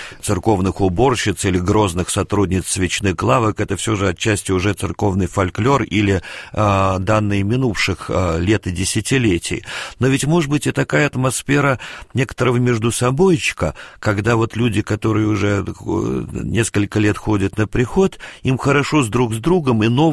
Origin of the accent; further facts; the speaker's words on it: Moscow, Russia; Я москвич не в первом поколении. И всю свою сознательную жизнь прожил в Москве.